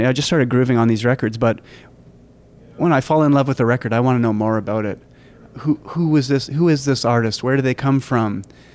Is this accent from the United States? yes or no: no; Canada; I was raised in Canada and grew up with the CBC.